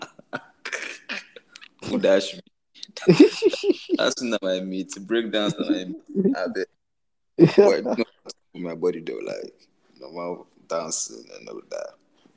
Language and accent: English; Lagos, Nigeria; my folks are both from Edo State, so like born and bred in Lagos